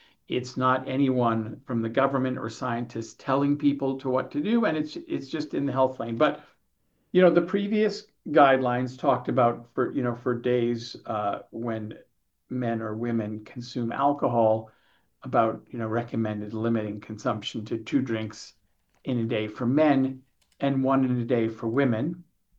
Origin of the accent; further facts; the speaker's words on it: Boston, Massachusetts, United States; now in Victoria, Canada; I'm out here in Victoria, British Columbia, but I'm from the Boston area.